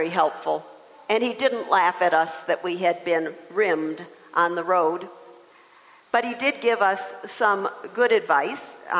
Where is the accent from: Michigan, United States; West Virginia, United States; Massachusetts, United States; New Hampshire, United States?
Michigan, United States; they asked us, they said, and where are you from? And we said, Michigan.